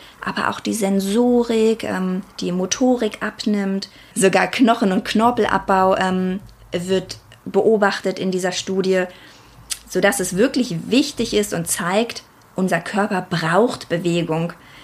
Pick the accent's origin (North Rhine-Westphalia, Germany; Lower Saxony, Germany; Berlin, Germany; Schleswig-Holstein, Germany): Berlin, Germany; now in Rhineland, Germany; Ich bin eigentlich eine Berliner Göre, die es ins Rheinland verschlagen hat.